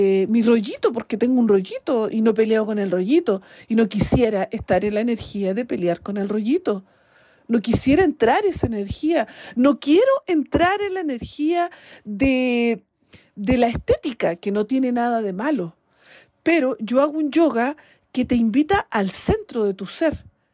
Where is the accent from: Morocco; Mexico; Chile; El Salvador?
Chile; Bueno, soy chilena, es parte de la vida.